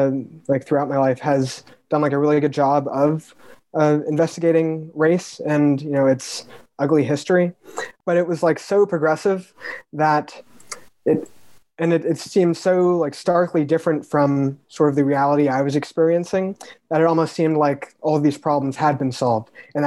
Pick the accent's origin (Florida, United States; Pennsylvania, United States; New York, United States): New York, United States; New York City; I'm from New York City, and I went to like a pretty progressive institutions throughout my life. And especially in New York